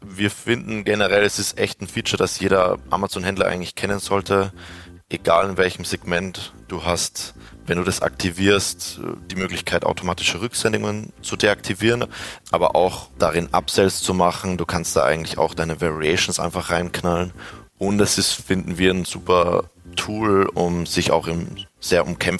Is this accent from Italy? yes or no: no; Upper Austria, Austria; now in Graz, Austria; Aber nicht gebürtige Grazer, das muss man schon sagen, sondern stolze Oberösterreicher aus dem Mühlviertel.